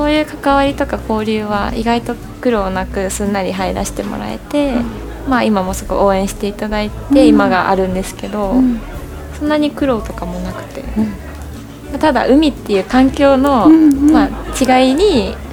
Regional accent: Tamba-Sasayama, Hyogo, Japan; 私は兵庫県の丹波篠山っていう、それこそまた山の中で

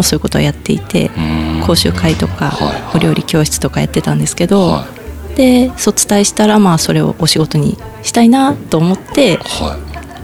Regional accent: Yasugi, Shimane, Japan; moved away as an adult; also born or lived in Tokyo / Shiga; 島根出身ではあるんですけど、はいはい、八杉の出身なんですけど、はい、で、 でも大学のタイミングで東京に出まして、

